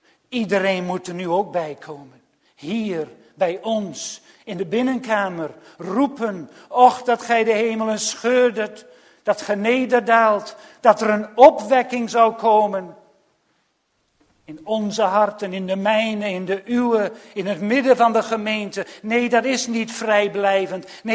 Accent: Australia; Weet u, ik heb mijn jeugd in Australië doorgebracht.

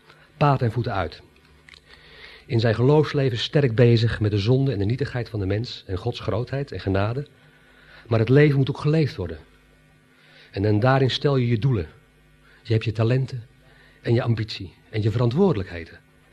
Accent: Sliedrecht, South Holland, Netherlands; Afscheid van onze vader is voor ons afscheid van ons ouderlijk huis. Van onze geboortegrond, Sliedrecht. Van wonen aan de Merwede.

